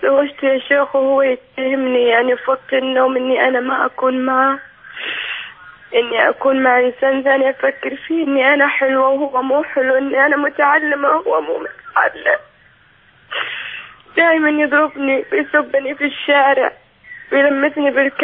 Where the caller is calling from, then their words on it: Riyadh, Riyadh Province, Saudi Arabia; من الرياض، متزوجة صار لي 16 سنة